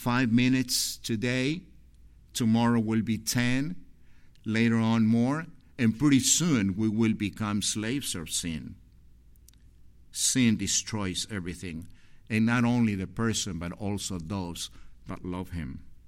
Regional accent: Ecuador; English is a second language; I'm a gringo from Ecuador, so I have problems with the language still.

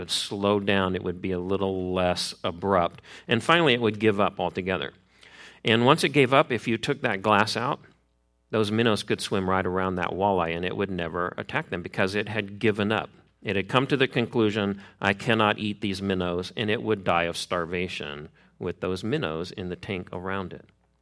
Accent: Midwest, United States; I grew up in the Midwest, and in the upper Midwest, there's a kind of a fish called a walleye pike.

